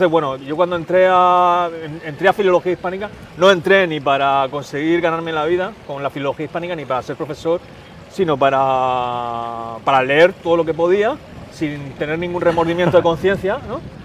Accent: Cartagena, Region of Murcia, Spain; Sí, soy de Cartagena, sí, sí.

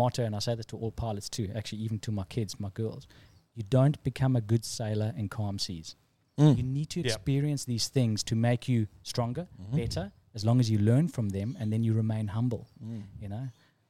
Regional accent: South Africa; growing up in South Africa, I can tell you some stories afterwards too

